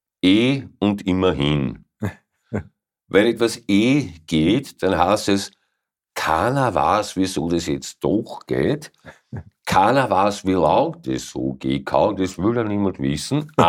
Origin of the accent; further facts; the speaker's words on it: Cologne, North Rhine-Westphalia, Germany; also als Kölner findest du, wenn du nicht hufkrank bist, findest du Haken.